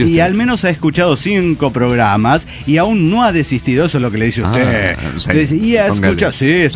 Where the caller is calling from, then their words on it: Tulancingo, Hidalgo, Mexico; de Tulancingo.